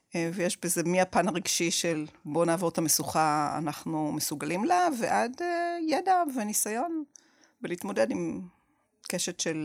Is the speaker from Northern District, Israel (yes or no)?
yes; Safed, Northern District, Israel; למרות ש-40 שנה אני כבר לא גרה שם, אבל אני עדיין, כששואלים אותי מאיפה אני אומרת שאני מצפת.